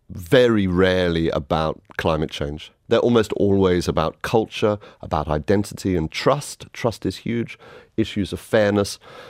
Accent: Ireland; we're Irish, we have strong communities, we love each other, we come together.

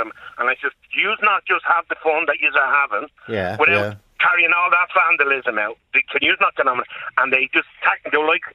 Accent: Dublin, Leinster, Ireland; I'm from Dublin

